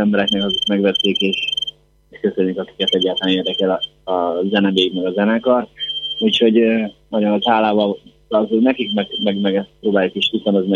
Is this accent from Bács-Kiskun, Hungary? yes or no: no; Szerencs, Borsod-Abaúj-Zemplén, Hungary; Mert mivel szerencsén nőttünk fel, ami egy kisváros, ezért nagyon hamar megtaláltuk a zenésztársainkat